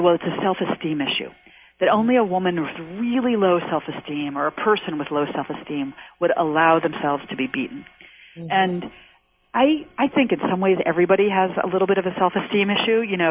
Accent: Washington, District of Columbia, United States; I grew up in Washington, D.C., and my mom was a teacher and my dad was a lawyer.

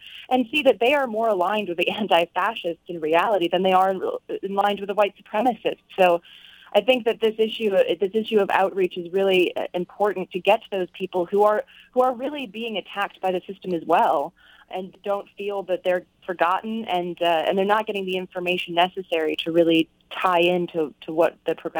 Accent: North Carolina, United States; I grew up in North Carolina

